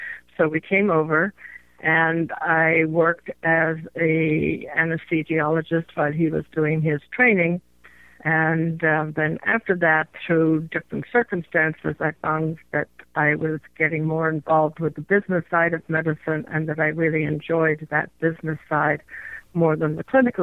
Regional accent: Ireland; also born or lived in England; Well, I was born in England, but very quickly my parents took me to Ireland, which is where I grew up. And so I consider myself Irish.

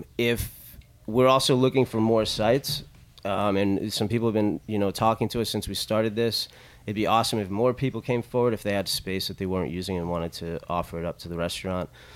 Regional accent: New Jersey, United States; It was all, I contributed all to growing up in New Jersey.

